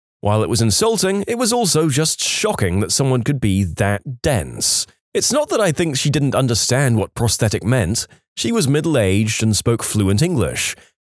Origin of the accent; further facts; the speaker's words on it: Ohio, United States; I was born in Ohio and lived in the middle of a very Italian neighborhood.